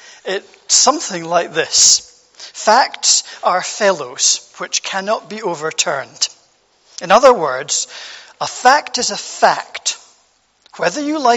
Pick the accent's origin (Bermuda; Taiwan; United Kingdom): United Kingdom; Scotland; As soon as I open my mouth, most people recognise that I'm Scottish. And this morning I want great privilege for you to share with you something from my Scottish heritage.